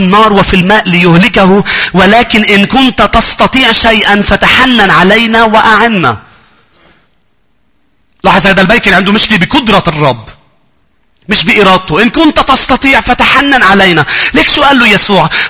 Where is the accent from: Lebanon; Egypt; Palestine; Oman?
Lebanon; انا لبناني واللبناني كتير وبحب لبنان كتير كتير كتير كتير